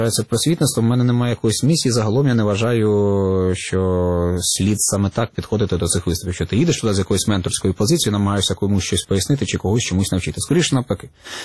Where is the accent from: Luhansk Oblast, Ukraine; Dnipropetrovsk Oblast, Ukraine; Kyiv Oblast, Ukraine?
Luhansk Oblast, Ukraine; Starobilsk; у нас у п'ятницю був виступ у моєму рідному Старобільську